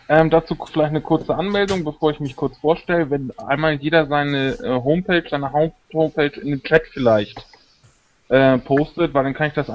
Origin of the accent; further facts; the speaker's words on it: Bochum, North Rhine-Westphalia, Germany; komme aus Bochum